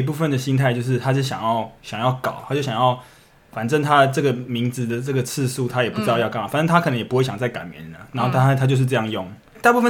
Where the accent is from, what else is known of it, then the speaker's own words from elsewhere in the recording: Taiwan; 其实我虽然我也是台湾人